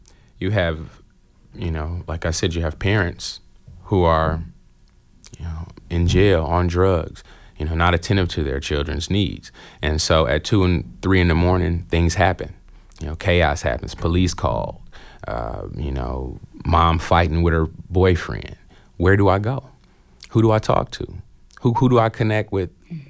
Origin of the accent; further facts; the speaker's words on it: Detroit, Michigan, United States; also born or lived in Bloomington; I was born in Bloomington, and I was raised in Detroit.